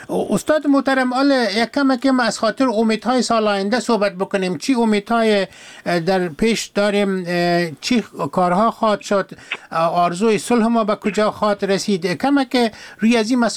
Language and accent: Persian; Afghanistan; از افغانستان هستیم